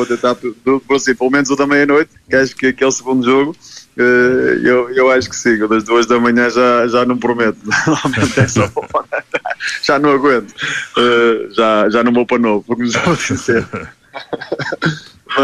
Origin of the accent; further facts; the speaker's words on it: Portugal; Portanto, eu como português estou satisfeito até agora com aquilo que tem sido a competência e a qualidade da equipa de Portugal.